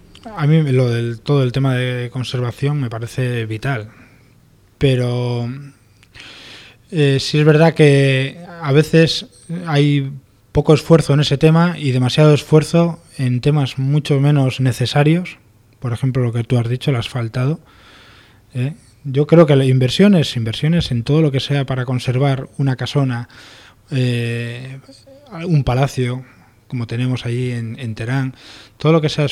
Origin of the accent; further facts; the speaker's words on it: Santander, Cantabria, Spain; now in Cabuérniga, Spain; yo me crié en Santander y decidí en su día vivir en Cabuérniga, vivo estupendamente allí.